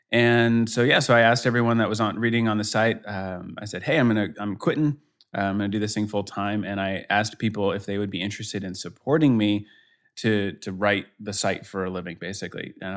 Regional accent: Denver, Colorado, United States; now in Kansas City, United States; So I'm in Kansas City originally. I'm from Denver, so I'm kind of a Colorado guy at heart.

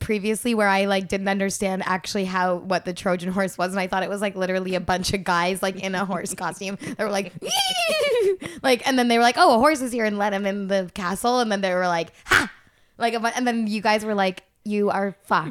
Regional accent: Guelph, Ontario, Canada; on the outskirts of Guelph, towards Guelph Lake

